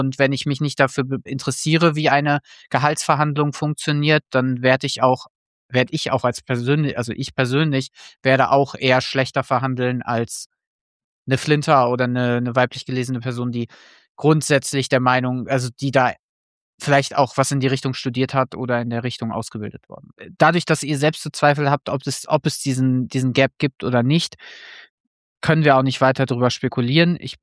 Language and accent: German; North Rhine-Westphalia, Germany; ich komme aus dem Ruhrgebiet.